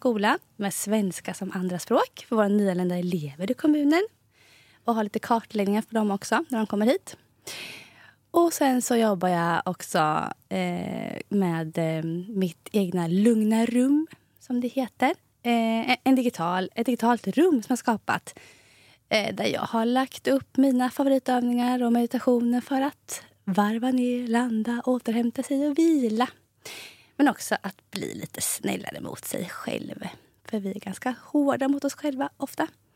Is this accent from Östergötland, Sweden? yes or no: yes; Motala, Östergötland, Sweden; now in Vadstena, Sweden; Bor i Vadstena nu med sambo och 2 barn.